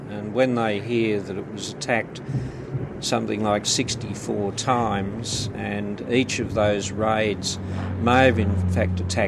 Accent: Sydney, New South Wales, Australia; as a kid growing up in Sydney

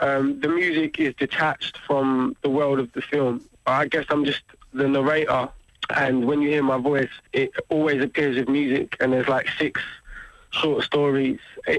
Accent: London, United Kingdom; I mean, I'm from East London, and I got kicked out of school

